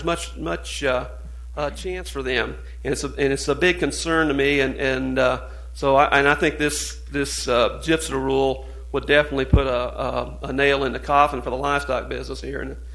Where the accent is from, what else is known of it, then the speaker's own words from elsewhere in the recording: Marshall, Missouri, United States; what that cost my hometown when that closed, they were spending $50,000 a month with utilities with the city of Marshall.